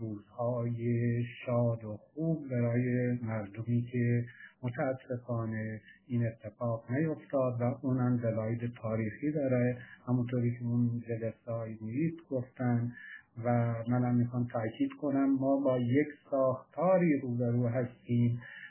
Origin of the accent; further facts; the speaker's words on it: Iran; من واقعا به عنوان یک ایرانی، یک هموطن اشک می‌ریزم